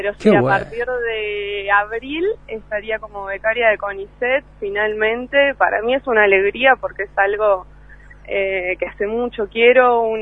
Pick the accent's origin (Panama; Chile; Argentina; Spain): Argentina; Esquel, Chubut; vengo de Esquel